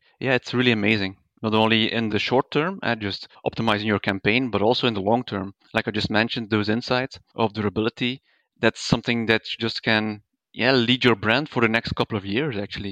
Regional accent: Belgium; I'm from Belgium

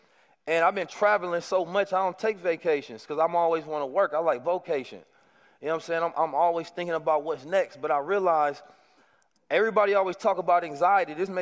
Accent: Oakland, California, United States; You know, growing up in Oakland has been a blessing for me.

